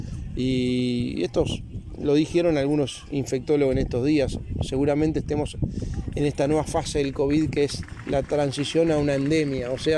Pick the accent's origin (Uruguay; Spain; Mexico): Uruguay; como uruguayo